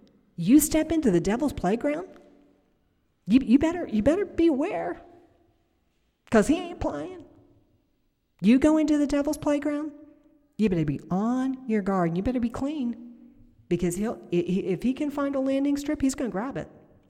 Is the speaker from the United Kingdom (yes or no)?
no; Ireland; I'm Irish.